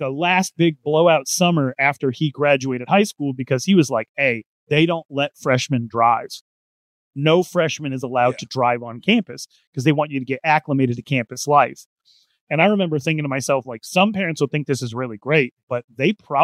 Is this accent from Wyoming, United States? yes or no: yes; Wyoming, United States; I root for Wyoming. I'm from Wyoming, and Boise State's the bully on the block out there.